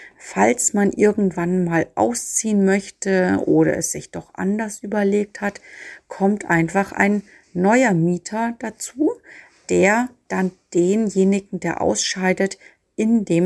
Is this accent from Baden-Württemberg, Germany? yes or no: no; Nuremberg, Bavaria, Germany; So sehr wir als Nürnberger es auch empfinden, dass die Stadt immer teurer geworden ist